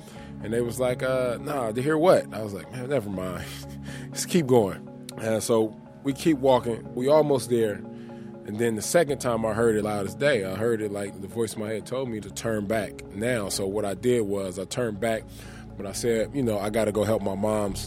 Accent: Oakland, California, United States; Well, I'm from Oakland, California.

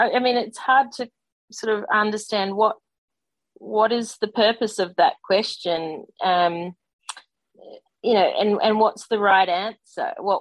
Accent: Australia; growing up in Australia, growing up in Australian sport

